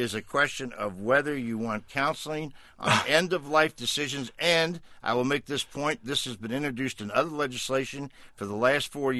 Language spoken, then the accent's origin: English; New England, United States; town meetings, and I'm from New England, have a long and storied tradition, and I used to go to them when I was a kid with my parents.